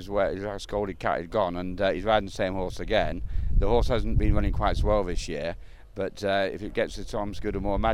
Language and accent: English; York, Yorkshire and the Humber, United Kingdom; Yeah, you know, and obviously we're from York, and, you know, it would mean a great deal to us all if he won.